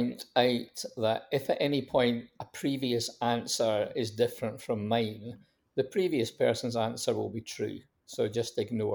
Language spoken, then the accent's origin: English; Scotland, United Kingdom; growing up in Scotland, I certainly saw assumptions from people who came from England.